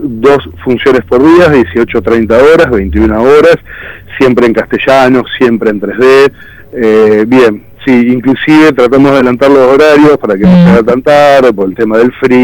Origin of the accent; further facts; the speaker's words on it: Casilda, Santa Fe, Argentina; cuando uno tiene que ir a hablar a Buenos Aires y decir yo soy de Casilda y dicen dónde queda